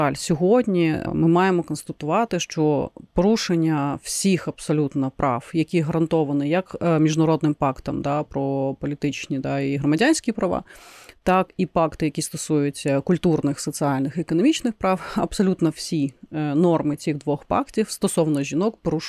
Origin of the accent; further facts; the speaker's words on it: Yalta, Crimea, Ukraine; тому що я сама з Криму, з Ялти